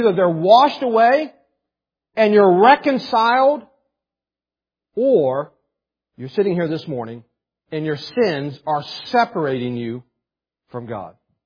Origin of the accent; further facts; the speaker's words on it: Morgantown, West Virginia, United States; Now that's my hometown, but I never lived in Morgantown. I lived all around, hollers all around it.